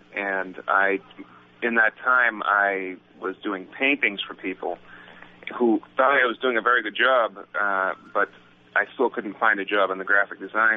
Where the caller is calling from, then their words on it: Boston, Massachusetts, United States; I'm calling from the Boston area.